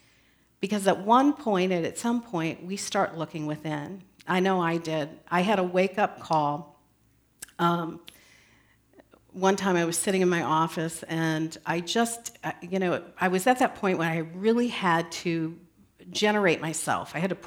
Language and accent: English; Iowa, United States; born there; I was born in Iowa in the land of the sleepy ones so that I could learn what it means to be wide awake.